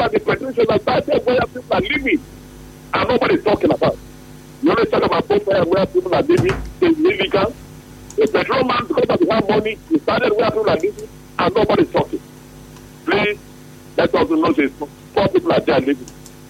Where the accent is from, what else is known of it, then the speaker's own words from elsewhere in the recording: Niger Delta, Nigeria; I want to draw attention to everybody in River State. I am from Niger Delta.